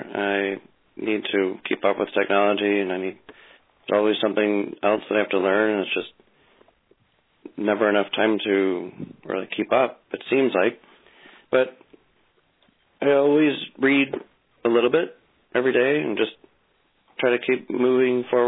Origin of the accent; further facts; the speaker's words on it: St. Louis, Missouri, United States; I'm from St. Louis.